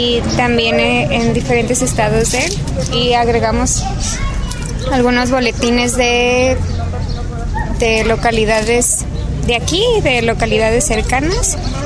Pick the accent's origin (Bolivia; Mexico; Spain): Mexico; Jerez, Zacatecas; yo soy de Jerez, Zacatecas y traje algunos casos de allá.